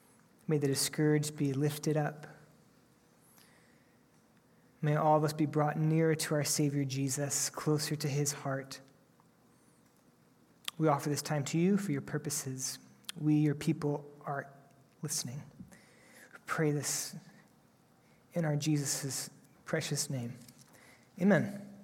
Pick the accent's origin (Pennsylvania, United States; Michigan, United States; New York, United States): New York, United States; Rochester; born there; I know that I was born on April 6, 1987 in Rochester, New York.